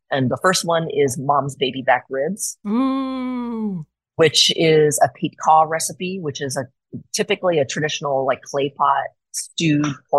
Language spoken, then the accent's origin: English; Portland, Oregon, United States; And Portland is my hometown. And it was getting like crapped on every day in the media.